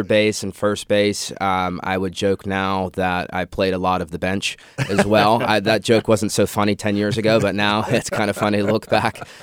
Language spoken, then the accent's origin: English; Seattle, Washington, United States; I noticed it growing up. So I'm originally from Seattle. I'm from a single-parent household